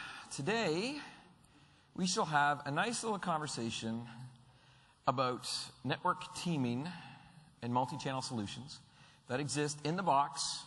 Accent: Canada; being a Canadian, and you are now in the Canadian room of 1A, we have some maple syrup to give away

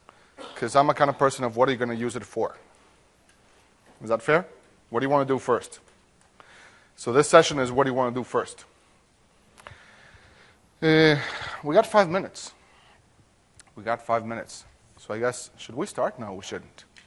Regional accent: Mexico; English is a second language; I'm from Mexico, so let me translate that into Spanish.

